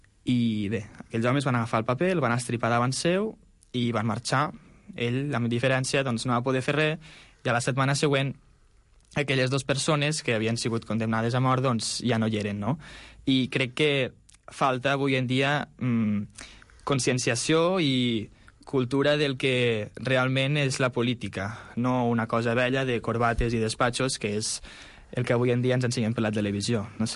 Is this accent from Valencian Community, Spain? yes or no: no; Miralcamp, Catalonia, Spain; la història al meu poble, al poble prop de Mollerussa, a Miralcamp